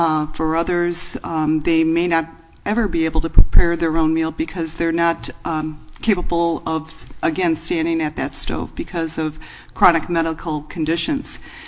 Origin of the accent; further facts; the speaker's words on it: Chicago, Illinois, United States; I'm from Chicago. What can I say?